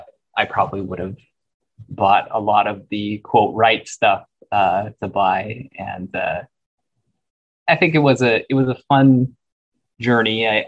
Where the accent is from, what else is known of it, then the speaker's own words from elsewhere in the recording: Kent, Washington, United States; I grew up in Kent, Washington, which is about 20 minutes southeast of Seattle.